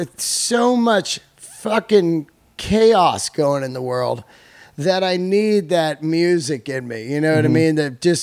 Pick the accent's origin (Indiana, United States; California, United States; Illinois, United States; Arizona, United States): California, United States; San Francisco; but I grew up in San Fran, and I was like, fuck all that.